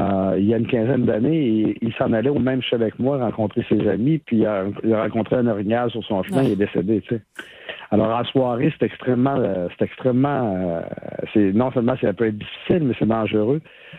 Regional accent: Amqui, Quebec, Canada; je me retourne chez nous à Amqui dans la vallée de la Malapédia

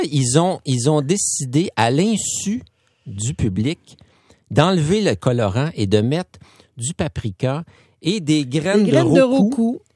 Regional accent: Montreal, Quebec, Canada; À Montréal, pourtant.

